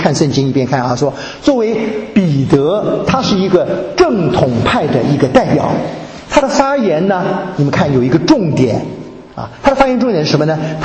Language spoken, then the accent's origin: Chinese; Guangdong, China; 那更不要说你是浙江人，我是广东人啊